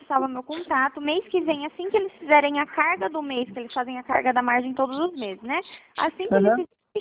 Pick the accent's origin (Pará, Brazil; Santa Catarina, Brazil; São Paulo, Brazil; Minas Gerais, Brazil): São Paulo, Brazil; Itu; Eu sou da região de Itu.